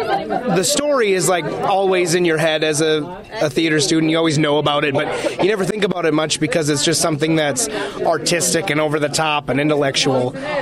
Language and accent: English; Malacca, Minnesota, United States; I am originally from Malacca, Minnesota, about 30 minutes away from St. Cloud.